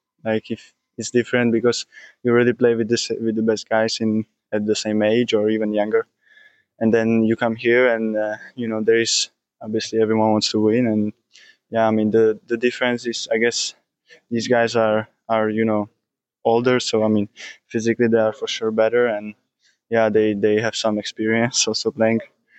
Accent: Prague, Czechia; English is a second language; So I'm based in Prague right now. That's my hometown.

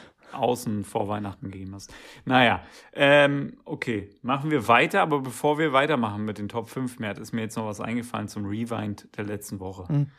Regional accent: Brandenburg, Germany; Bei uns in Brandenburg, da gab es auch eher so die Märchenfraktion

